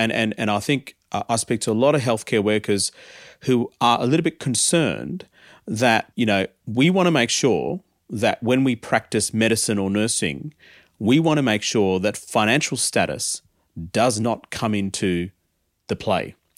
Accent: India; born there; I was born in India, but I was raised here.

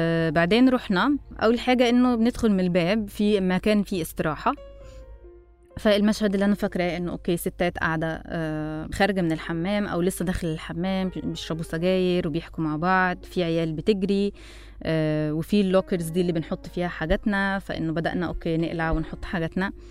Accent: Egypt; فهي عرفت إن أنا مصرية

